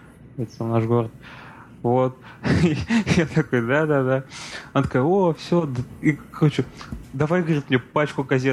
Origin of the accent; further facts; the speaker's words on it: Zelenodolsk, Tatarstan, Russia; вот, я тут приехал там из Татарстана, все такое. Она говорит, о, как здорово. Там, а что, из какого города? Я говорю, вот, из Зеленодольска.